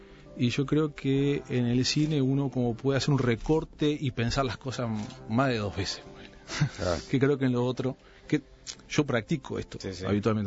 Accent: Montevideo, Uruguay; Yo soy de Palermo y iba a esos dos cines a ver las películas

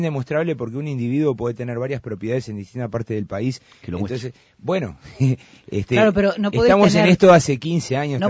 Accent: Uruguay; me da vergüenza como uruguayo que estemos discutiendo hace 25 años

